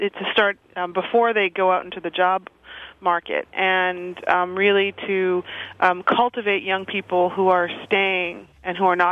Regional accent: Boston, Massachusetts, United States; I'm from Boston, but my mother is an immigrant from the West Indies and the Caribbean island of St. Lucia. And my father is from Greece.

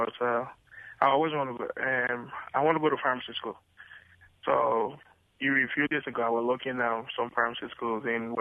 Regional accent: Zwedru, Grand Gedeh, Liberia; Oh, I'm from the southeastern region, Zwedru. I'm from the Crown ethnic group.

